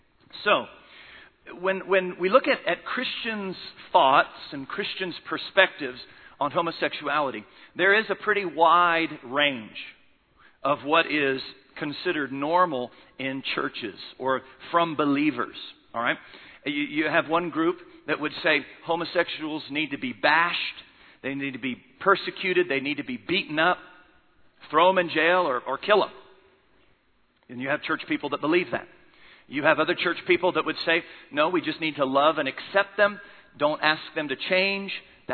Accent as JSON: {"language": "English", "region": "Maryland", "country": "United States", "tie": "born or raised there", "said": "When I was a kid growing up in Maryland, in the United States, it was taboo."}